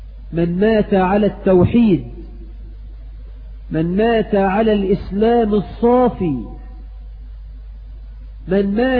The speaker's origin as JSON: {"language": "Arabic", "country": "Egypt", "said": "اجعل بلدنا مصر آمنة مطمئنة سخاء رخاء"}